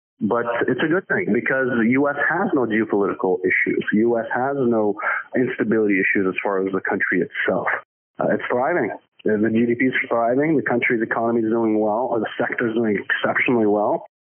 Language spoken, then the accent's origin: English; Canada; Being Canadian and U.S., it just baffles me